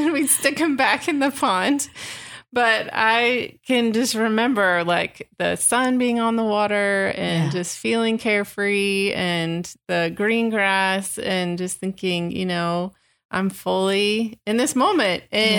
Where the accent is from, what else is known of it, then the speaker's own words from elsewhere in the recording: Texas, United States; I grew up in Texas and I spent a ton of time outdoors, especially catching turtles.